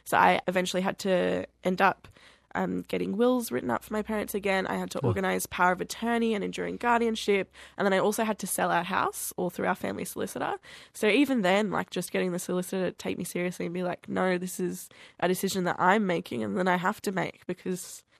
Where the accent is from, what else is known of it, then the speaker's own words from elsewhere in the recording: Murwillumbah, New South Wales, Australia; I grew up in Mawoolumbah. Its population is probably around 5,000 to 6,000 people, and that's including the surrounding villages.